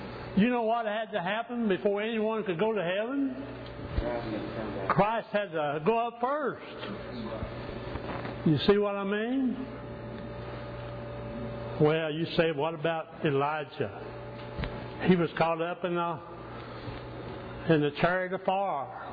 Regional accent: England, United Kingdom; I don't call it Hades because I'm an Englishman.

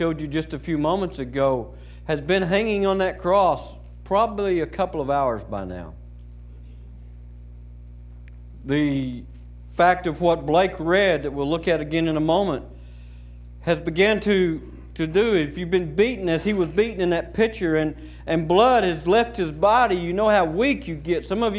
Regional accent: Texas, United States; I mean, I'm from Texas, okay? Southern Oklahoma, it might be different, but we're in Texas, okay?

